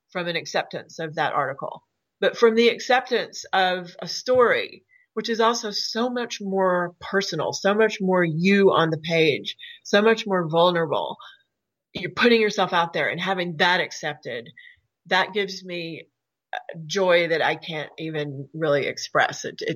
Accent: Jackson, Tennessee, United States; also born or lived in Nashville; I'm from Tennessee. I was born in Nashville. I'm adopted, so I know very little about my biological parents. I was brought up in Jackson, Tennessee.

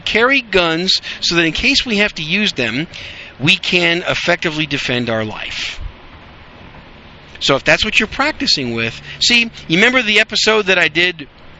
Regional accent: Green Bay, Wisconsin, United States; He's from Wisconsin. As a matter of fact, he's from the Green Bay area, which is where I'm from. Go Packers.

